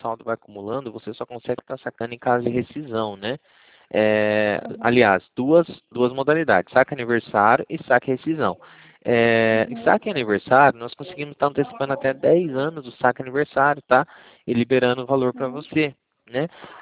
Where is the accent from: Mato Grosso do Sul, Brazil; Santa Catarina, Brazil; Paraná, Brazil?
Paraná, Brazil; Cornélio Procópio; Eu sou de Cornélio Procópio, tá bom? Sou de Cornélio Procópio